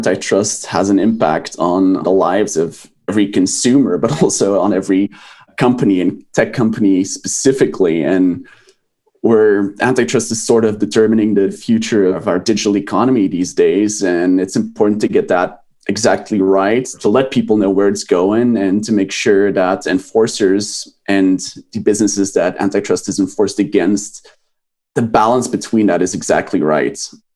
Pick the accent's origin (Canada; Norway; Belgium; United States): Belgium; Brussels, Brussels-Capital Region; So I have been born and bred in Brussels, capital of Europe, at least when it comes to competition, with our great European Commission that we have here.